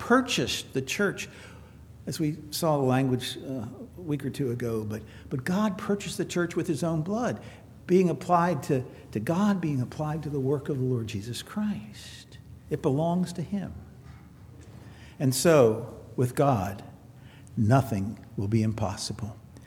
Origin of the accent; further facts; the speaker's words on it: Towson, Maryland, United States; The community I grew up in Towson, Maryland, home of the Towson Town Mall, the biggest church around was the Roman Catholic Church.